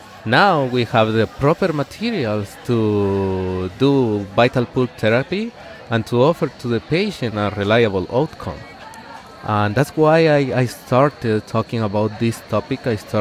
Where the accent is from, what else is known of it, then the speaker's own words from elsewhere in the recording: Guatemala; the first office that I opened was in my hometown. It's a small town in Guatemala